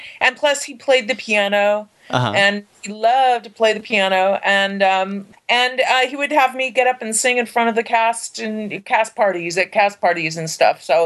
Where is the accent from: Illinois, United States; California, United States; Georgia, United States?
California, United States; San Diego; And I'm from San Diego.